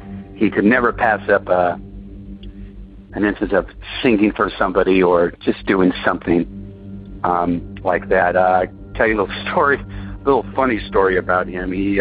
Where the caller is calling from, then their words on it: Huntington Park, California, United States; I am calling from Huntington Park, California.